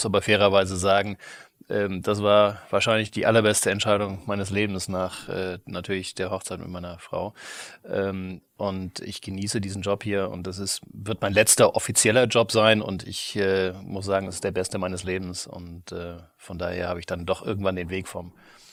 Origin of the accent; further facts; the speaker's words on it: Kiel, Schleswig-Holstein, Germany; also born or lived in Tübingen; Ich bin in Kiel groß geworden.